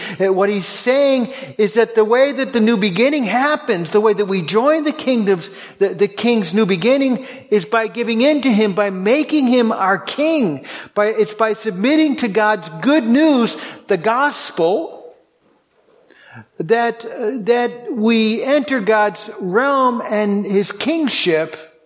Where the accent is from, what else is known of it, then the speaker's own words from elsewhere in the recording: Boston, Massachusetts, United States; I grew up right near, I grew up in the Boston area